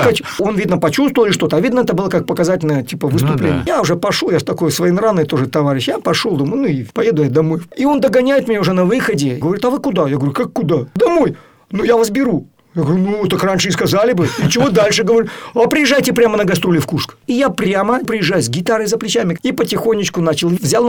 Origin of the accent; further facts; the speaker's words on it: Babruysk, Mogilev Region, Belarus; Город Бобруйск. Здравствуйте, родом из Бобруйска.